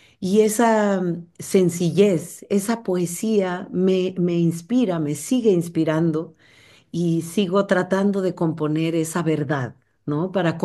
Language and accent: Spanish; Oaxaca, Mexico; En mi tierra, en Oaxaca, me sentía muy discriminada por ser parte indígena, me decían la hija de la India, y también pues porque mi padre era yanqui.